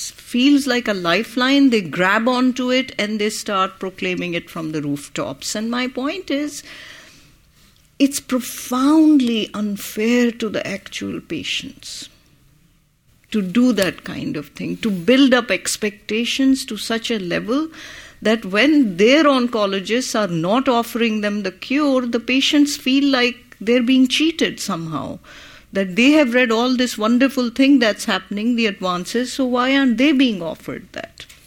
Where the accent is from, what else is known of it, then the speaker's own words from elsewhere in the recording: New York, United States; You know, I'm from New York.